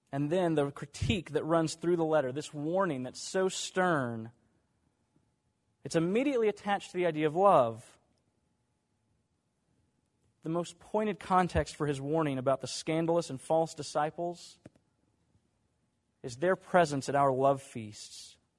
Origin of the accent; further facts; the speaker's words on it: New York, United States; It's okay, I know about them. I'm from New York.